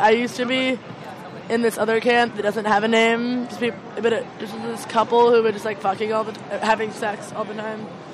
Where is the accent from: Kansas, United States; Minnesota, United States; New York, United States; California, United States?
New York, United States; Brooklyn; I'm from Brooklyn.